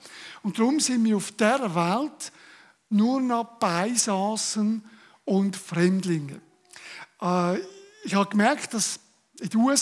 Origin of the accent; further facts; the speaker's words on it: Switzerland; Und erst dann sind wir Schweizer.